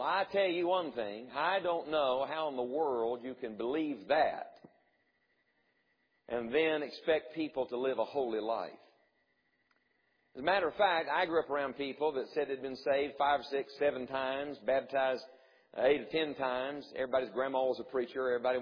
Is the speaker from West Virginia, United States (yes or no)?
yes; West Virginia, United States; You know, where I grew up in the hills of West Virginia, I grew up around a lot